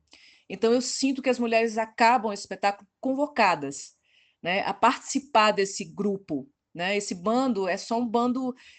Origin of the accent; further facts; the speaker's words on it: Northeast Region, Brazil; como nordestina, né, morando no Sudeste e tudo mais, sempre tendo um trânsito muito grande com o Nordeste, sempre tive, sempre mantive